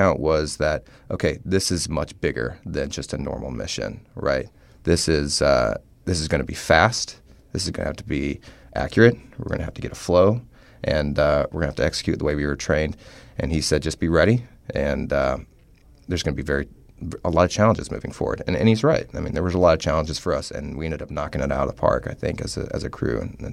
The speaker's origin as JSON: {"language": "English", "region": "Indiana", "country": "United States", "lives_now": "Lewes, United States", "said": "I love the Delaware community. I'm from Indiana originally."}